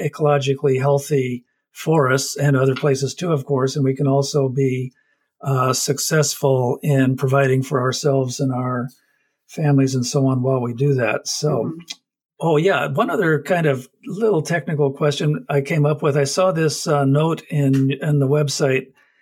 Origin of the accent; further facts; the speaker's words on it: Oregon, United States; You know, I grew up in Southern Oregon. I grew up in forests.